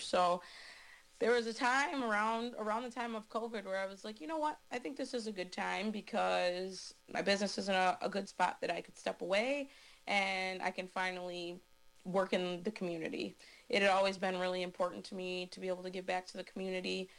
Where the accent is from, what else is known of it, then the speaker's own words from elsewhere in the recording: Racine, Wisconsin, United States; I was a south sider. I was definitely a Southsider. I went to Wisconsin Lutheran School for K to 8, and then I begged and begged and begged to go to Park High School